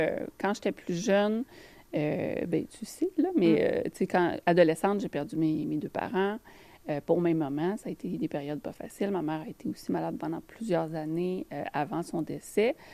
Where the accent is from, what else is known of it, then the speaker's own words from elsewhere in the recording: Pointe-aux-Trembles, Quebec, Canada; Moi, je suis originaire de Pointe-aux-Trembles.